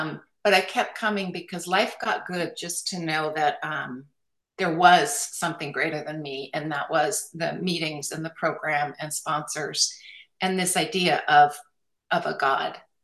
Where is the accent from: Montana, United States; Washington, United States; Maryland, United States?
Montana, United States; Bigfork; we grew up in Montana, and we have this little cabin and a bunkhouse, a sod roof cabin on a river there, Big Fork, Montana, if anyone has heard.